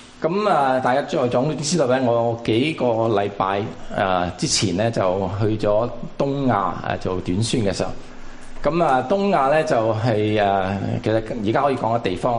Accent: Guangdong, China; 我哋廣東人雖然人唔好多，但係我哋參與侍奉嘅係好多嘅機會

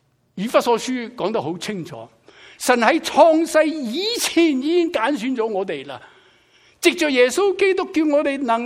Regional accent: Shanghai, China; 我是上海人，所以又不是南又不是北，但是我属于北方人。

